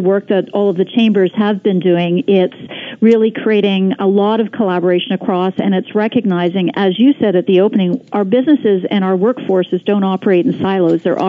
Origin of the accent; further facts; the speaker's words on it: Kitchener-Waterloo, Ontario, Canada; and I grew up in Kitchener-Waterloo.